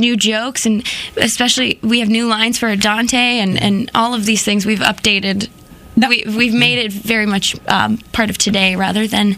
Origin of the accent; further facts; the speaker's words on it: Canada; I'm from Canada. Actually. Awesome. Yes. Yeah. I am a Canada lady.